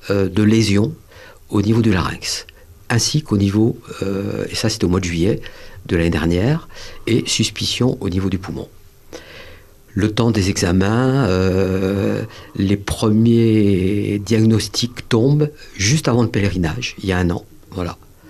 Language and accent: French; Île-de-France, France; puisqu'on est de l'Essonne